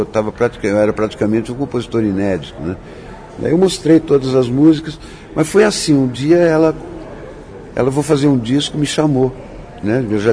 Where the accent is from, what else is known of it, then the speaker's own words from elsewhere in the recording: Taubaté, São Paulo, Brazil; eu fui criado em Taubaté, eu vivi muitos anos lá.